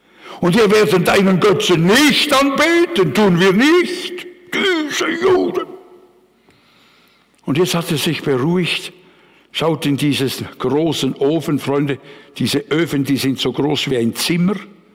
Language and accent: German; United States; als Amerikaner hätte ich nicht wählen können, aber beten ja